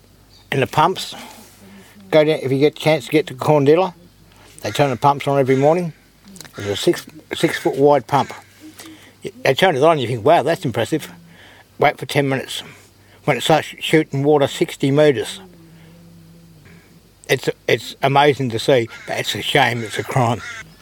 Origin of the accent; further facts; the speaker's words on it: Tasmania, Australia; And I come from Tasmania, and I was never a Green voter.